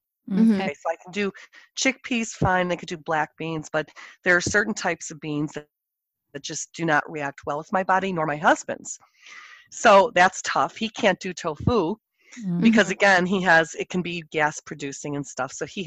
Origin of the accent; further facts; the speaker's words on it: Chicago, Illinois, United States; one of my best friends growing up in Chicago was Irish